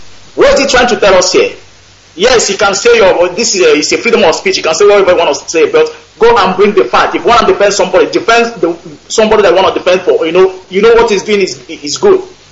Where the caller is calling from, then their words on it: Dubai, United Arab Emirates; Yeah, Director … I'm calling from United Arab Emirates, Dubai.